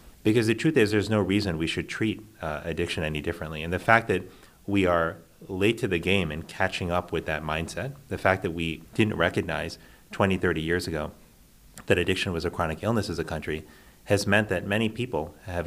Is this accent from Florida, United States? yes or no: yes; Miami, Florida, United States; And growing up in Miami, you know, we knew, even when I was younger, that HIV was a problem